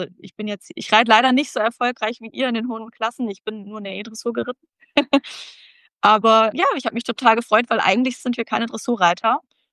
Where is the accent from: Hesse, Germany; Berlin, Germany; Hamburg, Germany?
Hesse, Germany; now in Switzerland; ursprünglich komme ich aus Nordhessen, also so ungefähr 500 Kilometer.